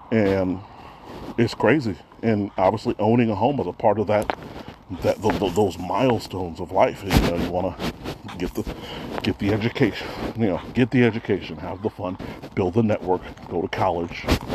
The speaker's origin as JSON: {"language": "English", "region": "Illinois", "country": "United States", "said": "$500,000 in my home state of Illinois."}